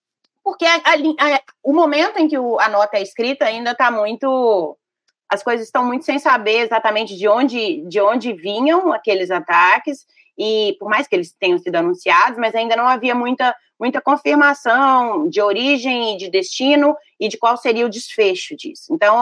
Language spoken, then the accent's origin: Portuguese; Brazil; porque somos brasileiros e temos que acompanhar e entender essa política